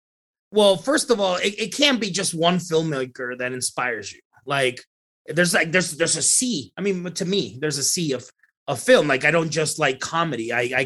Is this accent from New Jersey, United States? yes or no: no; Laredo, Texas, United States; a kid from fucking the south of Texas was doing that because I'm from Laredo.